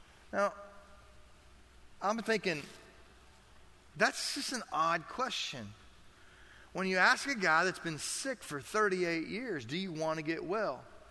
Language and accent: English; Kentucky, United States; It's a mason jar. I'm from Kentucky.